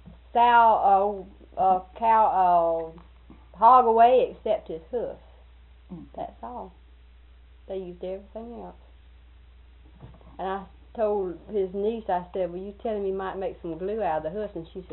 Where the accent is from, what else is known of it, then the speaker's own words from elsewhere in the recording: Waldo, United States; because they knew that I was raised in Waldo.